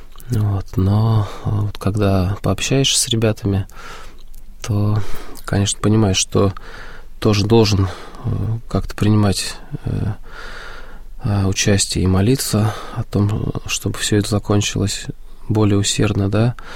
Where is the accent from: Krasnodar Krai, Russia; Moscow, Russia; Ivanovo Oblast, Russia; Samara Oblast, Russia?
Moscow, Russia